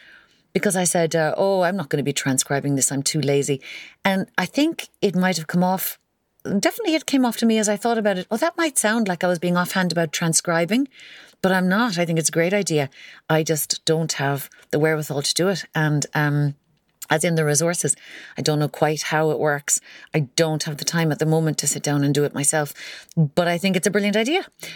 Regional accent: Kinsale, Munster, Ireland; my absolutely ridiculous accent. I'm from Kinsale in County Cork.

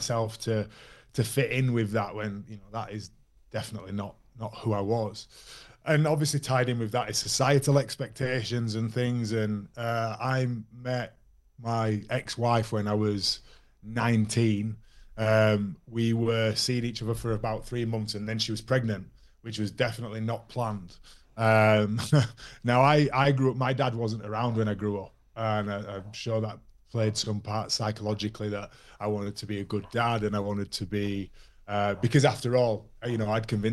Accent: Yorkshire and the Humber, United Kingdom; I grew up in, as you can probably tell by my accent, I grew up in the north of England, West Yorkshire. Grew up through the 90s, and it was very much small town vibes.

